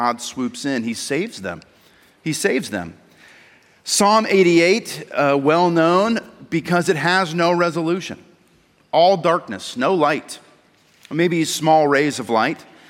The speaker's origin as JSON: {"language": "English", "town": "Ellsworth", "region": "Maine", "country": "United States", "tie": "born or raised there", "said": "one of my favorite kind of special treats was movie night."}